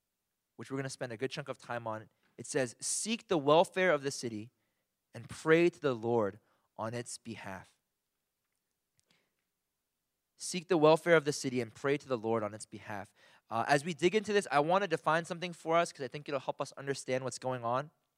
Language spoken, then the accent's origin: English; Philadelphia, Pennsylvania, United States; I'm not a huge basketball fan, but I'm from Philadelphia.